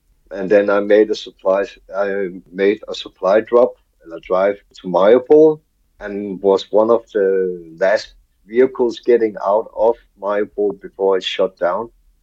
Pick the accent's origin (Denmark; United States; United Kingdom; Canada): Denmark; And then he found out I was from Denmark and all that shit.